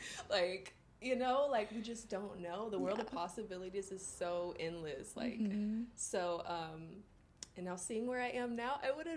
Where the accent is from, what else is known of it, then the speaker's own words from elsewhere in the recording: Illinois, United States; I'm from Illinois. I moved around to a few other states just with family and just living with my mom or my dad.